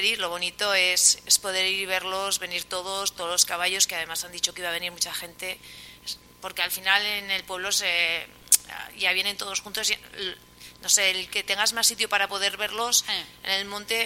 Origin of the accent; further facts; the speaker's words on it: Valencian Community, Spain; eso yo creo que todos los que somos de la Ribera Alta